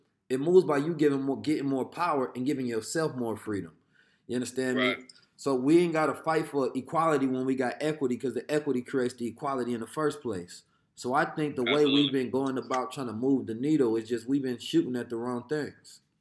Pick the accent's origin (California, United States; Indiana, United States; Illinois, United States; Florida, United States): California, United States; Oakland; when we grew up in Oakland at the time